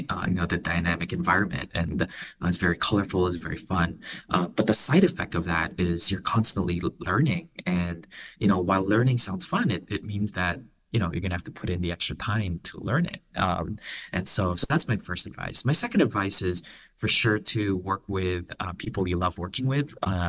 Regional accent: Philippines; I grew up in the Philippines.

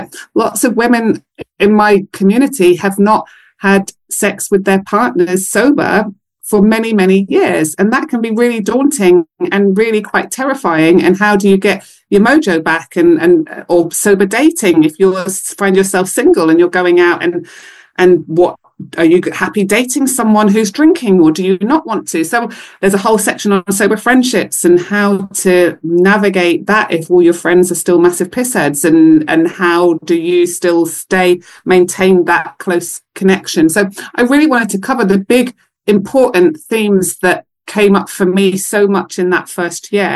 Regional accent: United Kingdom; I guess because I'm British, there is a mix.

